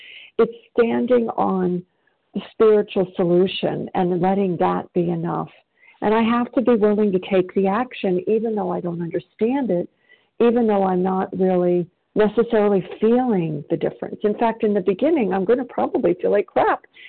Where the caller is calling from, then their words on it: South Carolina, United States; and I'm calling from South Carolina